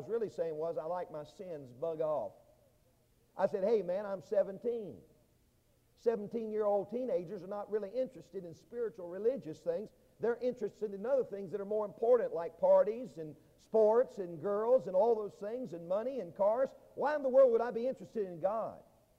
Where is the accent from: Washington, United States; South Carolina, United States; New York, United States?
South Carolina, United States; Now, growing up in South Carolina in the Bible Belt, you know, you hear the terminology salvation a lot.